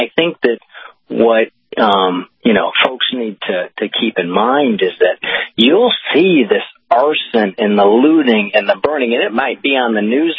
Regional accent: Missouri, United States; You know, I grew up in Missouri, where everybody, you know, was a fan of Harry Truman, right?

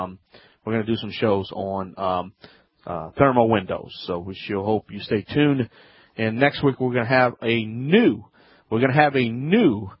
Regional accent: Louisiana, United States; That's right, I'm … … America's favorite home improvement self-help expert.

